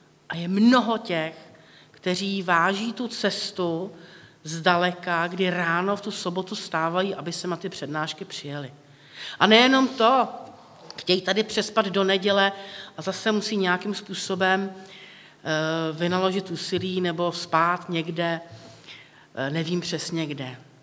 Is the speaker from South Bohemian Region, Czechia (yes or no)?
no; Plzeň, Plzeň Region, Czechia; no já jsem z Plzně, já jsem se narodila v Plzni.